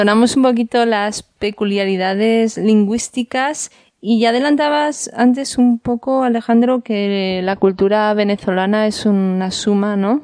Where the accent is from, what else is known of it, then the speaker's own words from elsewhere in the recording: Galicia, Spain; yo soy gallega y, vamos, decimos también pai y mai.